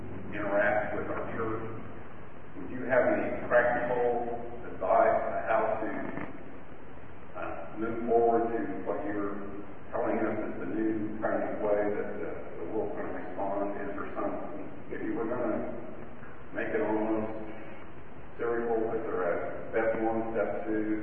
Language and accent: English; Sherman, Texas, United States; from Sherman, Texas.